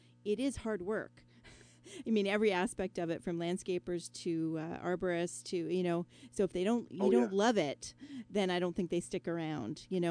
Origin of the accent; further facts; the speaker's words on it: Welland, Ontario, Canada; I'm actually from the Niagara region originally. I'm from Welland.